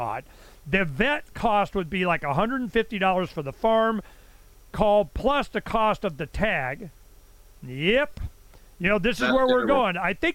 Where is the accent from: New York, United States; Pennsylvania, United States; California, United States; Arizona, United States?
Arizona, United States; So like in Arizona, we're from Arizona